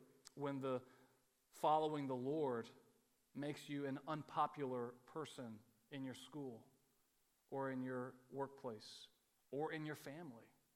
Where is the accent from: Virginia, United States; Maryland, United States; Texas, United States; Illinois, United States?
Texas, United States; I think that being able to finally say, I'm from Texas, it's not my home